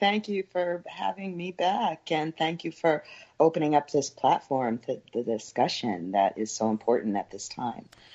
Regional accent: Brooklyn, New York, United States; now in New Orleans, United States; I'm from Brooklyn originally, but I just relocated to New Orleans last week.

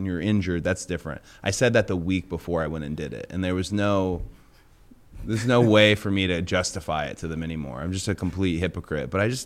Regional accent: Atlanta, Georgia, United States; also born or lived in Philadelphia; My real hometown's Atlanta. That's my hometown. And then I made Philly, like, a second hometown.

